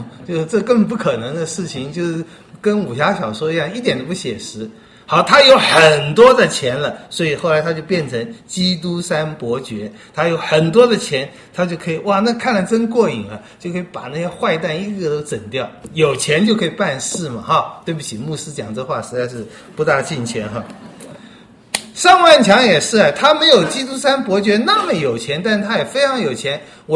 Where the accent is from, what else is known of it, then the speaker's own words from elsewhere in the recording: Taiwan; 我们台湾人最懂这个了